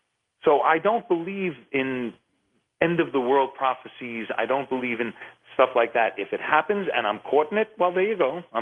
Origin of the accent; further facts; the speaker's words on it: United States; I'm an American through and through. I love this country